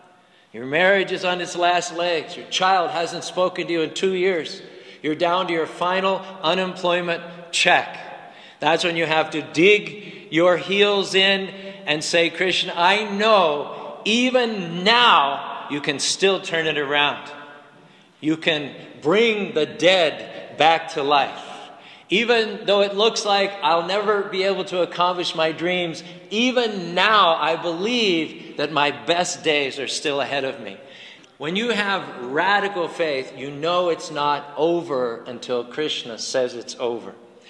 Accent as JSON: {"language": "English", "town": "Ligonier", "region": "Pennsylvania", "country": "United States", "tie": "born or raised there", "said": "I remember when I grew up in Ligonier, when I was about 12 or 13 years old"}